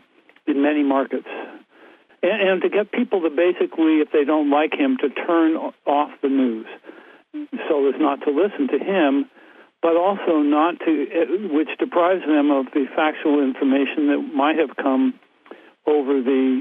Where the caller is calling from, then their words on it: Amherst, Massachusetts, United States; I'm calling from Amherst, Massachusetts.